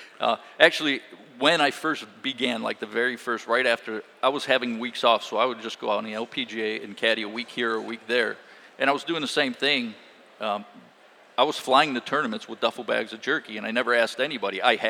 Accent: Indiana, United States; That was growing up in Indiana. I wasn't familiar with that golf course.

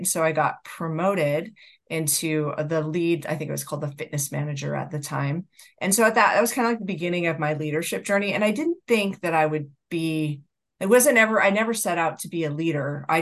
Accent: Canada; now in United States; But it turns out I'm Canadian, and I was taking classes in the United States.

